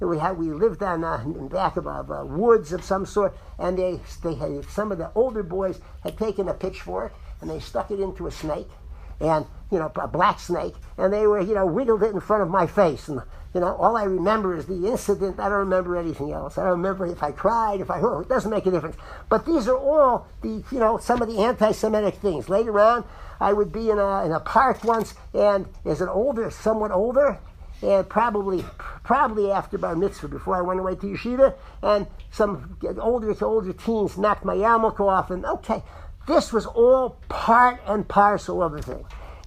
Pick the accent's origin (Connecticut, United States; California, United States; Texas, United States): Connecticut, United States; as a child growing up in Connecticut in the late 40s. I was born during the Second World War, thank God, in America, and was in a Connecticut community, mostly non-Jews for a period